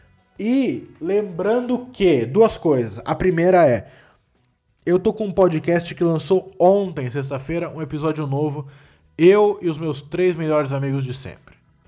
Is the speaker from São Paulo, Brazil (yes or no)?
no; Florianópolis, Santa Catarina, Brazil; eu sou de Florianópolis